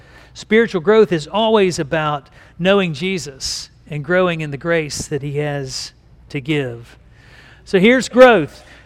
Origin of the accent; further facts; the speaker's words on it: Picayune, Mississippi, United States; I grew up in Picayune and cursed, I guess, from birth to be a Saints fan